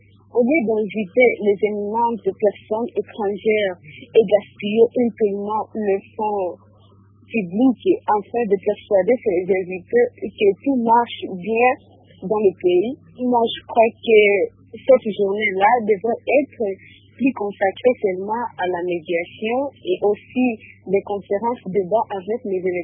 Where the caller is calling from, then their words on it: Uvira, South Kivu, DR Congo; ici chez nous à Ouvira, il n'y a aucun signal fort sur la préparation du 50e de l'indépendance de notre pays